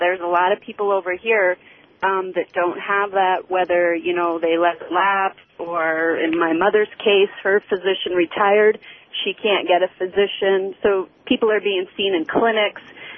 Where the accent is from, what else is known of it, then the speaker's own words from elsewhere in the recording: Cottam, Ontario, Canada; I'm from Cottom